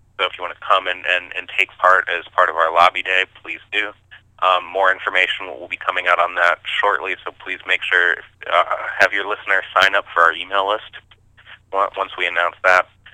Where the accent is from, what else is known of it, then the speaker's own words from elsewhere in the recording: Ohio, United States; If you know, in my home state of Ohio, we have decriminalization.